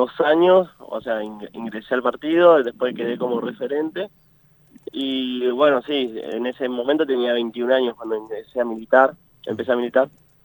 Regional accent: Plotier, Neuquén, Argentina; más que nada por Plotier, que es mi ciudad natal.

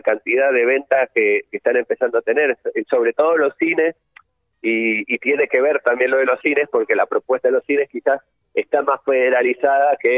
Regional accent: Mendoza, Argentina; incluso yo soy mendocino, y felizmente mendocino y militante de base también

